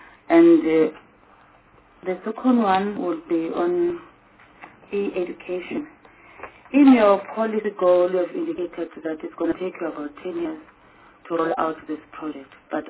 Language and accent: English; Eastern Cape, South Africa; Now, I'm from the Eastern Cape.